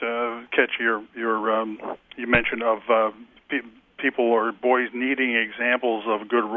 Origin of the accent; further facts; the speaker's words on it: United Kingdom; And being British, you know